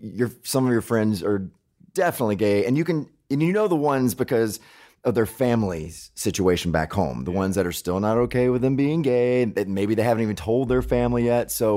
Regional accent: Mississippi, United States; You know, I grew up in Mississippi, so you know, we're all brainwashed into thinking weird things.

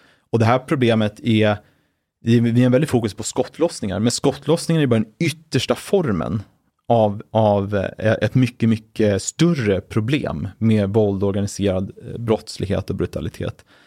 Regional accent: Sweden; jag är svensk

